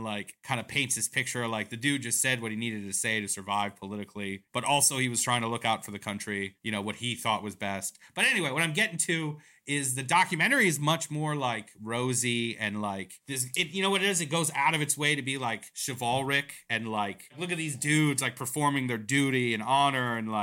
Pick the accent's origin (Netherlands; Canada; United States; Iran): Iran; I am from Iran, okay.